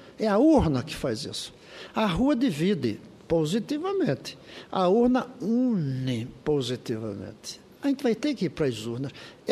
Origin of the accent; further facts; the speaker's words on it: Pernambuco, Brazil; Como eu sou pernambucano